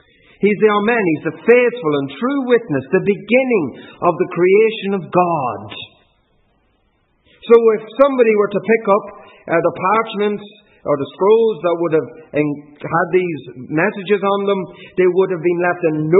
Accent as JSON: {"language": "English", "region": "East Midlands", "country": "United Kingdom", "said": "I come from the East Midlands."}